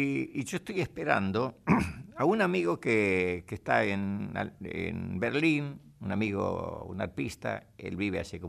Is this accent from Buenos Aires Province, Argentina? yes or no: yes; Quilmes, Buenos Aires Province, Argentina; La próxima actuación va a ser también en mi pueblo, acá en mi pueblo, digo, en mi lugar, en mi localidad de Quilmes.